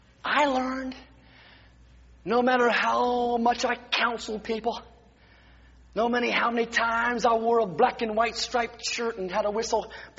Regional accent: United States; I am an American. I have a USA passport. I thank God I am American.

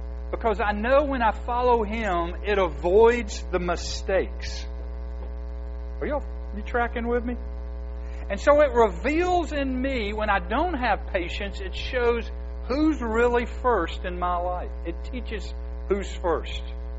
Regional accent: Atlanta, Georgia, United States; I don't remember this because I grew up in Atlanta

